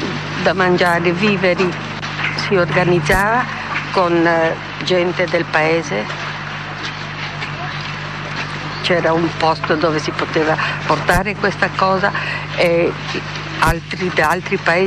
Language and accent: Italian; Sant'Andrea, Friuli-Venezia Giulia, Italy; di Sant'Andrea, Gorizia, Friuli Venezia Giulia. Sono slovena, di origine slovena.